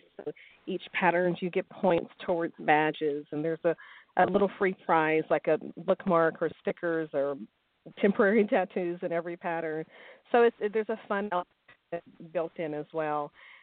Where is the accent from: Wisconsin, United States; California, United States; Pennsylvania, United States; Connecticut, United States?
California, United States; Los Angeles; also born or lived in Texas; the environmental things I saw growing up in Los Angeles before we moved to Texas, and a lot of the visual, you know, cues from living in the inner city in Los Angeles in the 80s and 90s.